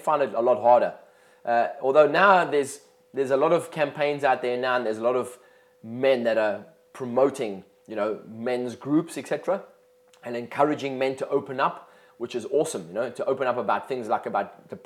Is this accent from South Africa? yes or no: yes; South Africa; as a kid growing up in South Africa